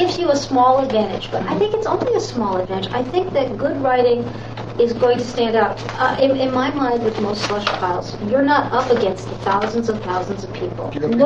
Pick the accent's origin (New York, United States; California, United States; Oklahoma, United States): California, United States; San Francisco; I grew up in San Francisco. Not surprising, I did sell a short story in San Francisco setting.